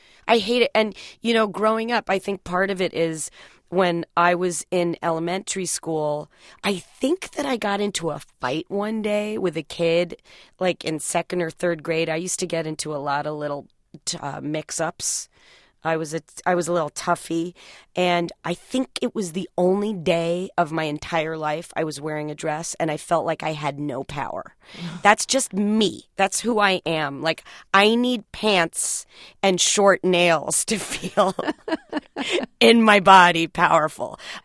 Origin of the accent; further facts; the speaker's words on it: New York, United States; also born or lived in Los Angeles; I grew up bicoastally, even though I'm from New York originally. We were back and forth from New York to L.A.